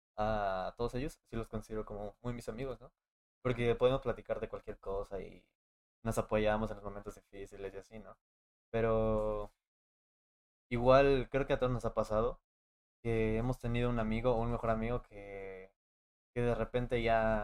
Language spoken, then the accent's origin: Spanish; Xalapa, Veracruz, Mexico; yo no soy de Sao, yo soy de Jalapa. Llegué aquí hace apenas 2 años y medio, 3 casi.